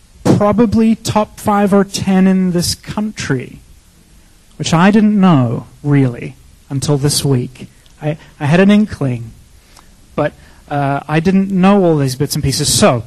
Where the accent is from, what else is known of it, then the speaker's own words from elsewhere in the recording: Toronto, Ontario, Canada; So while I was introduced as being from Toronto, which is very true